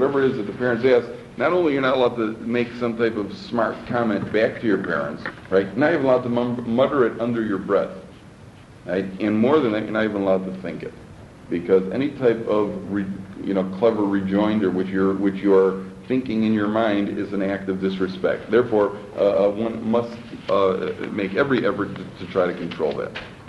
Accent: Chicago, Illinois, United States; I'm from Chicago, by the way, if you didn't pick that up.

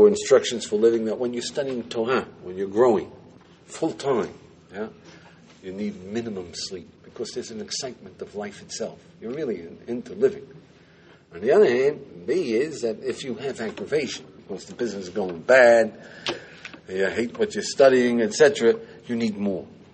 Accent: United States; born there; I was born in the United States.

